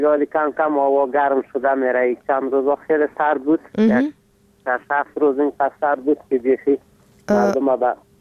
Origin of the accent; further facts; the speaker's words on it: Ghorband, Parwan, Afghanistan; از اوربند.